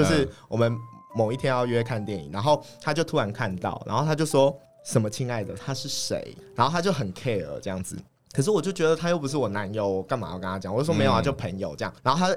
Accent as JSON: {"language": "Chinese", "region": "Yilan County", "country": "Taiwan", "tie": "born or raised there", "said": "我还带他去我老家，"}